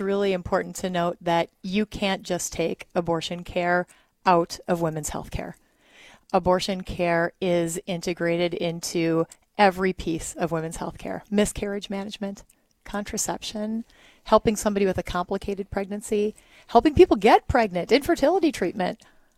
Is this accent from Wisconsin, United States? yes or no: yes; Kaukauna, Wisconsin, United States; now in Green Bay, United States; I grew up in Kaukauna, so just south of here. But it all, yeah